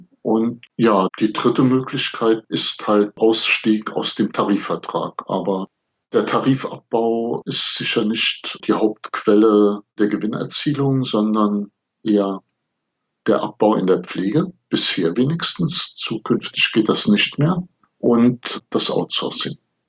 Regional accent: North Rhine-Westphalia, Germany; Ich komme ja aus der Gegend um Köln.

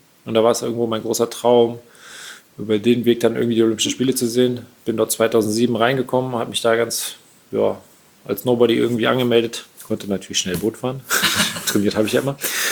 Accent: Siegburg, North Rhine-Westphalia, Germany; bei uns in Siegburg, wo ich damals groß geworden bin, in der Nähe von Bonn.

